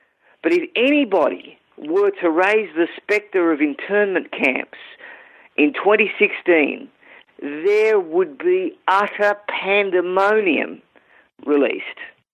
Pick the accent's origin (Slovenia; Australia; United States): Australia; obviously I'm an Australian, and Australia is not as bad as Europe